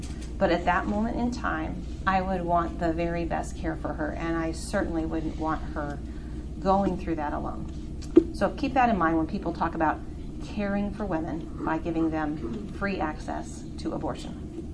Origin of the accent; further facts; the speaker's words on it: Colorado, United States; Colorado, of all places, my home state, they're crazy.